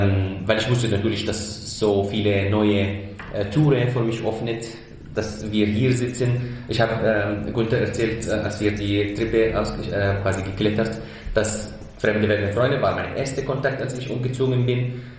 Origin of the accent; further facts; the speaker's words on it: Syria; first language ar; German is a second language; now in Germany; Ich habe schon das in Syrien erlebt, als ich Arabisch quasi als Muttersprache und dann zu Englisch gelernt habe. Das war in meiner Heimat, und jetzt nach der Flucht musste ich mich wieder erfinden in diese neue Sprache, die deutsche Sprache.